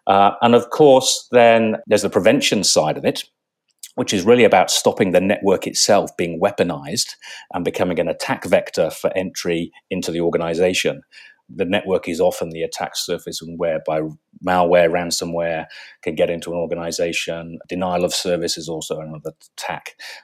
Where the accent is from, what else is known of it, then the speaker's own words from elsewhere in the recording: England, United Kingdom; moved away as an adult; now in Australia; my background is I grew up in England and I studied electronic engineering.